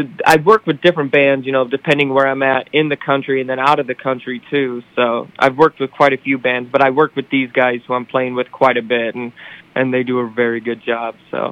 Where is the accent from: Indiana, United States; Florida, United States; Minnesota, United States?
Indiana, United States; DeMotte; I'm from Indiana, from DeMont, Indiana, actually. It's a small town, but it's probably about an hour south of Chicago.